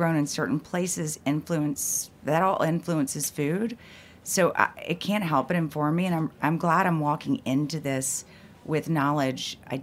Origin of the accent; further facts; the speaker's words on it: Mississippi, United States; Growing back when I grew up in Mississippi, I remember, like, we couldn't get Guess jeans.